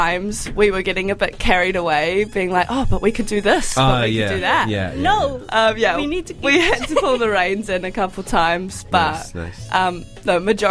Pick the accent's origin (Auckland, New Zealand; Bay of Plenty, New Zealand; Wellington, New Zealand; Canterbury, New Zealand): Canterbury, New Zealand; I come from Kaikoura Valley, so a bit, but not too far.